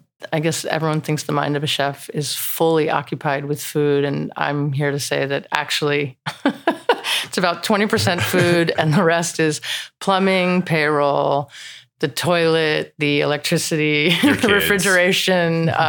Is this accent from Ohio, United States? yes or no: no; New Jersey, United States; Because I'm from New Jersey.